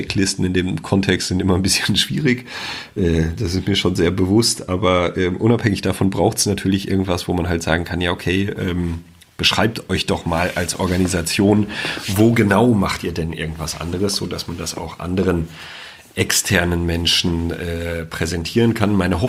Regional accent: North Rhine-Westphalia, Germany; Ich komme ja selber aus dem Sauerland

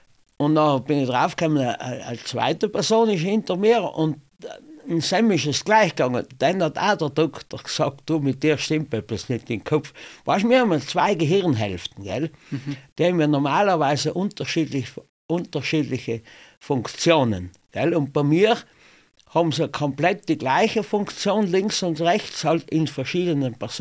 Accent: Tyrol, Austria; Ich bin ja in Nordtirol aufgewachsen. Bin aber Oldentaler.

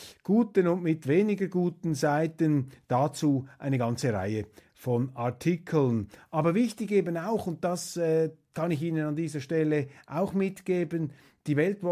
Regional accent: Switzerland; Ich als Schweizer bin da natürlich viel zu weit entfernt, um mir ein verbindliches Urteil zu machen

